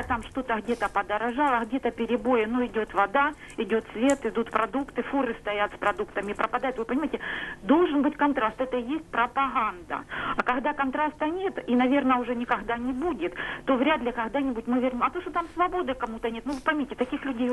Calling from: Luhansk Oblast, Ukraine; Добрий вечір, я з Луганщини.

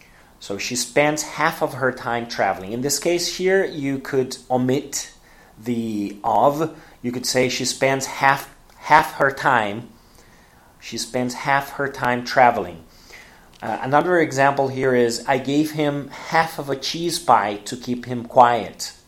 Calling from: Porto Alegre, Rio Grande do Sul, Brazil; English is a second language

